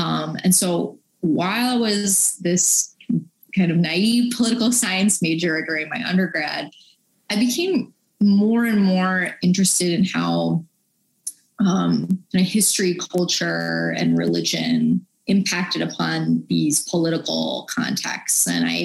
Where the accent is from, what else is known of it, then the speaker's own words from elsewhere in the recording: Buffalo, New York, United States; Like I grew up Catholic in Buffalo, New York, and was really always captivated by the mystical